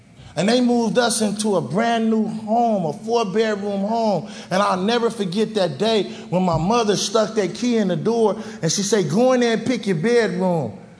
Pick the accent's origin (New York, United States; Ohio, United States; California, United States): California, United States; Watts; I was born in Watts. I lived in Watts. I got loaded in Watts. I gangbanged in Watts.